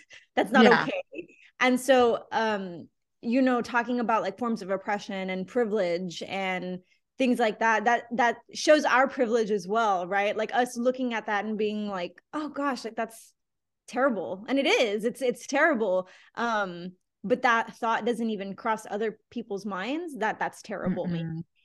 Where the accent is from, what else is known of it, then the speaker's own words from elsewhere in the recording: Laredo, Texas, United States; every time I tell somebody I'm from Laredo, they assume I speak Spanish. And then I feel really bad because I don't.